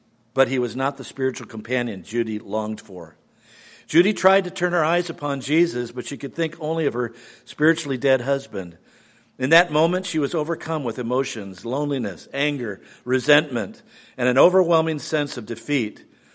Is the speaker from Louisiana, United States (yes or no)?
no; Houston, Texas, United States; I grew up in Houston, Texas.